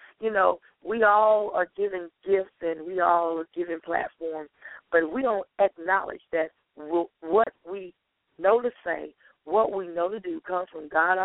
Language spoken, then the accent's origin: English; the South, United States; And for those that are country, because I am from the South, the get her done spirit.